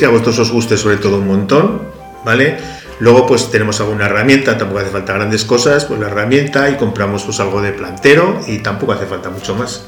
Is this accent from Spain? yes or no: yes; Zaragoza, Aragon, Spain; born there; yo nací en Zaragoza, pero mis padres eran de un pueblo.